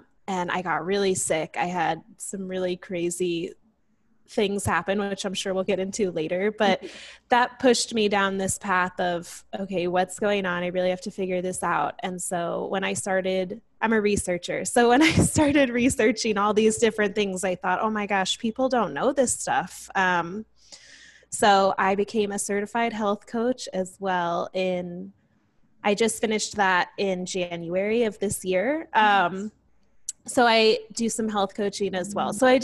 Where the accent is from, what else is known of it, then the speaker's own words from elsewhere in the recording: Seattle, Washington, United States; also born or lived in Colorado / Texas; now in Eagle, United States; So I am from Seattle, Washington. I have moved around quite a bit to Colorado, Texas, and now I am right outside of Boise, Idaho, in a little town called Eagle.